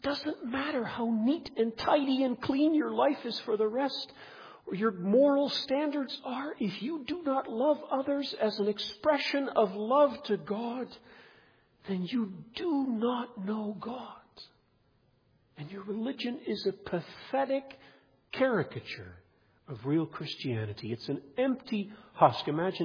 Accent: Nigeria; now in North America; I grew up in Nigeria and we had a cashew tree.

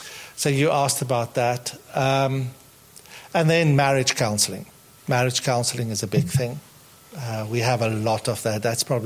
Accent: South Africa; I'm South African, so I don't always know if I reach the target.

